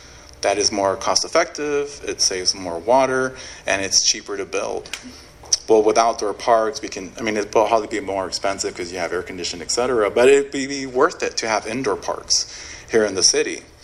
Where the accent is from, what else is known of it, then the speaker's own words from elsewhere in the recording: San Juan, Texas, United States; Growing up, I'm from San Juan, Texas. I remember the zoo very fondly.